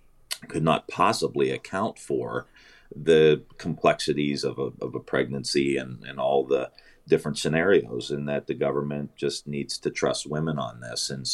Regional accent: Youngstown, Ohio, United States; When people hear that I'm from the Youngstown area, there's immediate rapport, because they know that I know what they've been through.

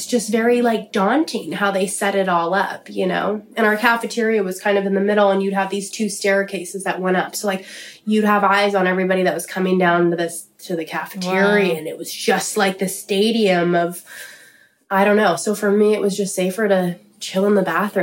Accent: Vancouver, British Columbia, Canada; I grew up in Vancouver.

